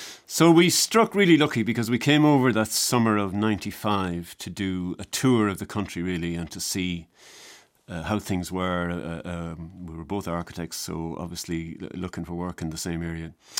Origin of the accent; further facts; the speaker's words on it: Ballina, Munster, Ireland; I'm from Ballina Killaloe on the Clare-Tipperary border.